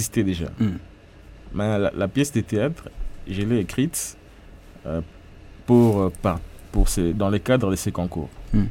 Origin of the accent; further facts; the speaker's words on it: DR Congo; Et je suis un Congolais qui vit en République démocratique du Congo.